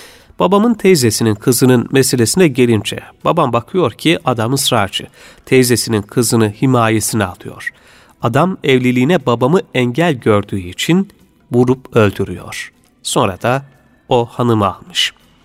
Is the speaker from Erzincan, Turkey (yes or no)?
no; Araklı, Trabzon, Turkey; born there; Fakir Trabzon Araklı doğumluyum.